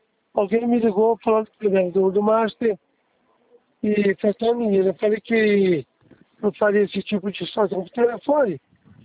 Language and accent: Portuguese; Nova Iguaçu, Rio de Janeiro, Brazil; Nova Iguaçu.